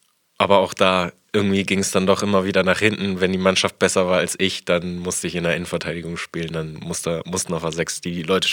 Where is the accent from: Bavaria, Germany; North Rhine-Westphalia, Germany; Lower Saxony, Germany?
Lower Saxony, Germany; 27 Jahre alt. Während der WM 2006 war ich 10 Jahre alt. Ich bin groß geworden in der Region Hannover.